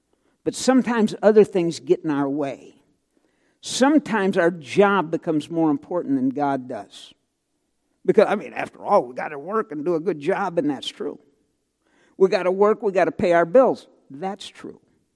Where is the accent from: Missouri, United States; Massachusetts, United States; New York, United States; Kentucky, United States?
Missouri, United States; St. Louis; I grew up in St. Louis, in the suburbs, and I worked my first job where they took tax out of my check.